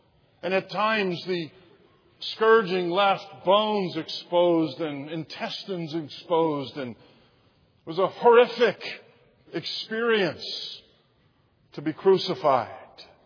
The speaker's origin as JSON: {"language": "English", "town": "Philadelphia", "region": "Pennsylvania", "country": "United States", "said": "I'm from the Philadelphia metropolitan area, and could you imagine coming up out of Delaware County on 95"}